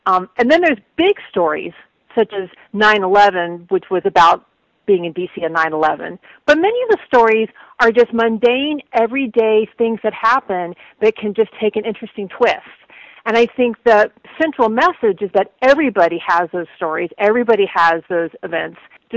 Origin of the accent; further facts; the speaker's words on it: Florida, United States; which are stories about growing up in Florida in the 70s.